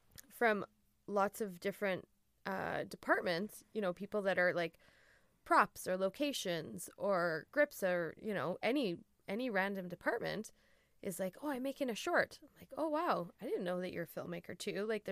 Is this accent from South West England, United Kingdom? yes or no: no; Scotland, United Kingdom; I'm Scottish, so I... Okay.